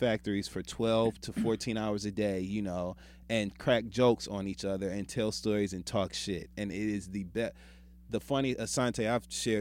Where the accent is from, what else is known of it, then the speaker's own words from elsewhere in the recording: Midwest, United States; I'm from the Midwest. I have parents who encouraged us to get an education and take care of ourselves.